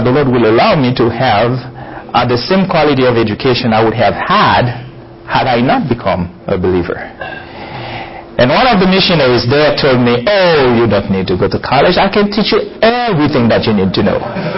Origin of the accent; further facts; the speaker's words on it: Haiti; a friend of mine, I grew up in Haiti, is now, we got saved in the same youth club.